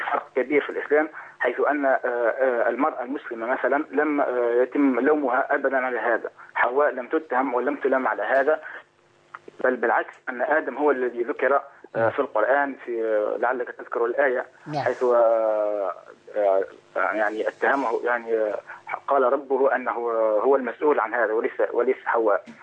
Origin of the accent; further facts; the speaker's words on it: Tunisia; انا كاتب، انا من تونس، كاتب مبتدئ